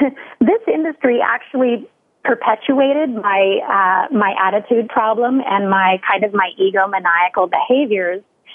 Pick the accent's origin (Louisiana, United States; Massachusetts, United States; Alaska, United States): Alaska, United States; I grew up in Southeast Alaska, and my parents were divorced before I was 2 years old.